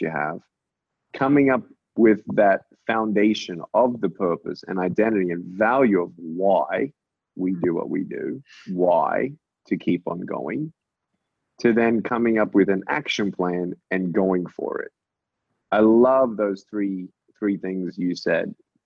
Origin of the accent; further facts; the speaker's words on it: Australia; born there; when I was born in Australia.